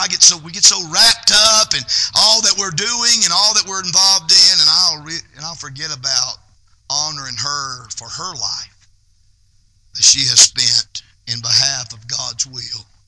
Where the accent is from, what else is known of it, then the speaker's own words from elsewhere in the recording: Greer, South Carolina, United States; We were born and raised in Greer, South Carolina. We went to school there.